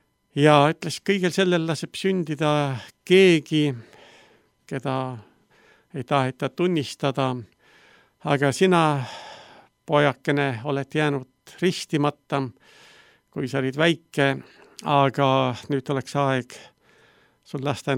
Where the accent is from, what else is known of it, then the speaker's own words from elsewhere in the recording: Southern Estonia, Estonia; Olen sündinud Lõuna-Eestis metsade rüppes. Nii palju võiks öelda, et lähima külani oli paar kilomeetrit, seal oli küll 1-2 maja